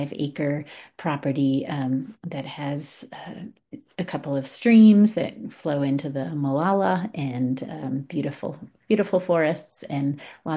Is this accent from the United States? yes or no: yes; New England, United States; And so I'm from New England